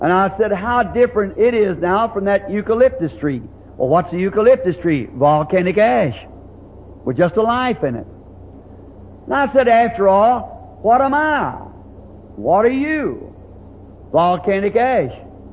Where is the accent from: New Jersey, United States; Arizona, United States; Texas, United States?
Arizona, United States; Phoenix; That's the main place. That's my hometown, you know.